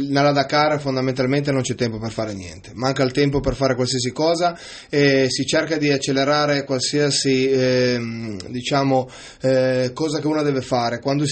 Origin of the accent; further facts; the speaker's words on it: Albenga, Liguria, Italy; Siamo riusciti a portare appunto la voce, che è la voce qua in Italia e dalle nostre parti, nell'Albenga